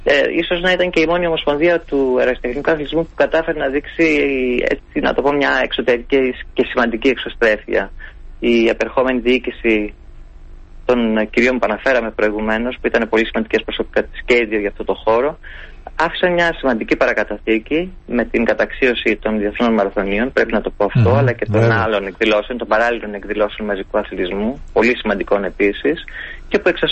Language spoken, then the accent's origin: Greek; Trikala, Thessaly, Greece; Είναι από τις πιο όμορφες πόλεις της χώρας. Την αγαπώ πάρα πολύ. Είναι η πατρίδα μου. Εκεί γεννήθηκα, εκεί μεγάλωσα, εκεί ξεκίνησα αθλητισμό. Εκεί είναι το σπίτι μου, ακόμη το πατρικό.